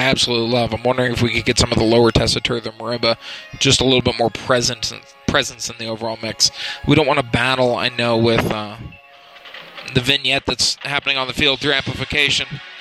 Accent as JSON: {"language": "English", "town": "Rancho Cucamonga", "region": "California", "country": "United States", "said": "I'm from Rancho Cucamonga, California, and we're here together on October 4th at the BBI."}